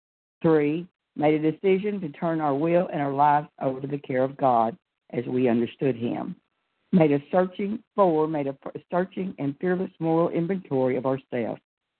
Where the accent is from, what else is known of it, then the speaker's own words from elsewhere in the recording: Pensacola, Florida, United States; I'm from Pensacola, Florida